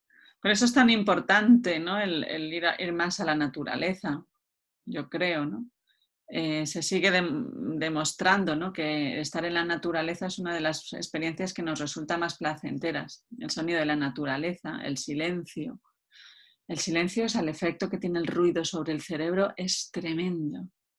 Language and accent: Spanish; Madrid, Community of Madrid, Spain; also born or lived in Frankfurt / London; now in Mallorca, Spain; Yo he vivido en Madrid, soy de Madrid, he vivido en Madrid, luego he vivido en Frankfurt, en Londres, tal, o sea, siempre hacía megaciudades y hace pues como un año y medio nos vinimos a vivir a Mallorca